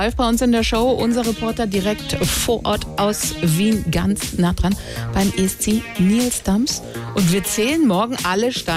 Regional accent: Greece; Aber in den Wettbüros, da sind ja Finnland, meine Heimat Griechenland und Dänemark weit vorne.

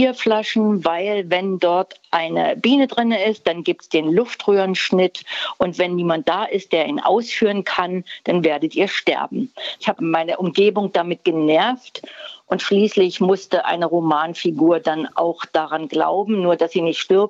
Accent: East Germany, Germany; now in Berlin, Germany; Ich bin in der DDR sozialisiert und groß geworden. Mit Mitte 20 habe ich den Westen erlebt, weil ich nach West-Berlin ausgewandert bin, also den Rhein-Westen.

